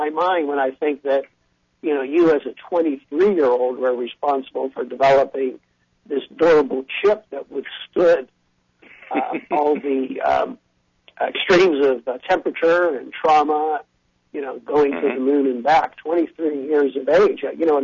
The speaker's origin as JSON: {"language": "English", "town": "Pittsburgh", "region": "Pennsylvania", "country": "United States", "said": "I'm from Pittsburgh, Pennsylvania. We have a unique dialect up there."}